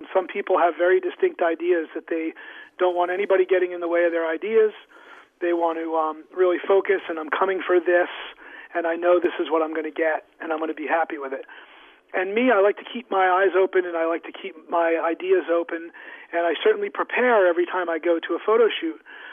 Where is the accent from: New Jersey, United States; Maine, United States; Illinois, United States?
New Jersey, United States; Yeah, we're really from the same area. I grew up in New Jersey, just about 30 minutes south of him.